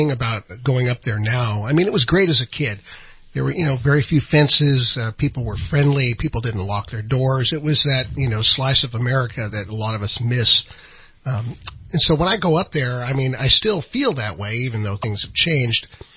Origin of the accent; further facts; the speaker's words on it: Lewiston, California, United States; Well, I'm a resident of and raised, born and bred in Trinity County.